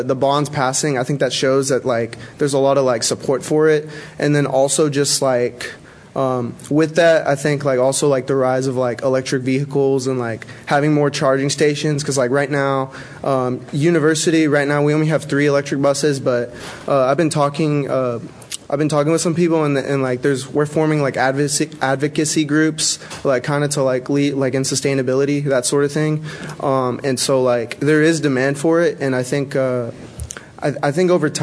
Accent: Fort Worth, Texas, United States; Like, I'm from Fort Worth, so like there, it's a lot of highways, it's toll roads, all this stuff.

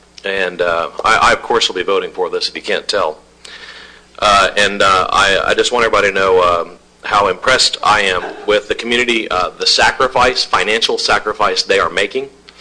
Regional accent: Baton Rouge, Louisiana, United States; You know, I grew up in Baton Rouge, Louisiana, in a very, very old neighborhood, and my friends were my life, my family was my life, my church was my life.

